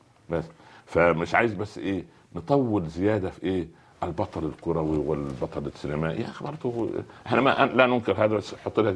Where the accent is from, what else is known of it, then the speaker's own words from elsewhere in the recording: Minya, Minya Governorate, Egypt; انا اذكر كنا كل صباح نعمل نشيد للمنيا، وكان علم المنيا عليه نفرتيتي.